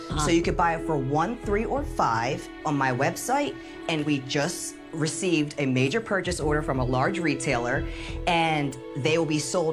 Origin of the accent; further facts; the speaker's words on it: Mays Landing, New Jersey, United States; I'm from Mays Landing, New Jersey.